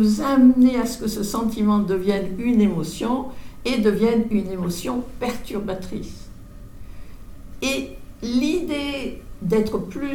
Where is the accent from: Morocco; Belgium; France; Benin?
France; Je m'excuse, je suis française, mais ça n'empêche pas.